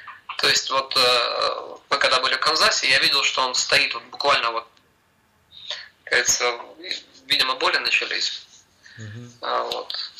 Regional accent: Kharkiv, Kharkiv Oblast, Ukraine; на новых домах провел, детство, вернее, не молодость, а детство

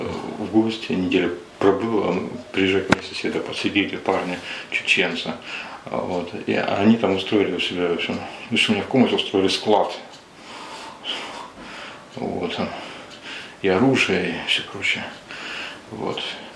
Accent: Stavropol Krai, Russia; born there; Нет, я родился на Ставрополье.

